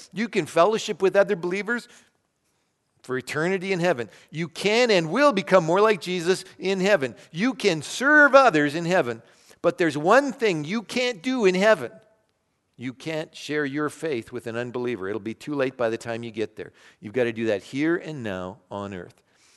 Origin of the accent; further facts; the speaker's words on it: Canada; much greater percentage of Canadians live far to the left on Engel's scale than when I was a teenager growing up in Canada.